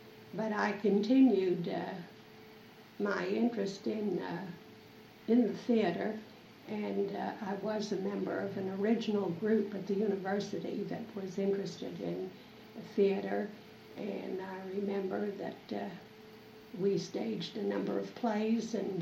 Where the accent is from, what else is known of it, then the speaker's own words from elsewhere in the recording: Altoona, Pennsylvania, United States; also born or lived in Baltimore / Pittsburgh; Well, I don't remember anything about in Baltimore, but when we lived in Altoona, I went to grade school, and then when we came to Pittsburgh, I guess I did all the grade school work in Altoona.